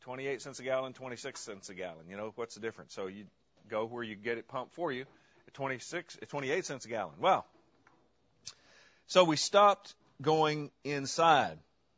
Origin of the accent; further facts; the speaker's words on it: Arkansas, United States; accent: Arkansas; I remember in my hometown when the first outfit came into town that had pump your own gas, it was called Hep Yourself. And I'm not using my Arkansas accent here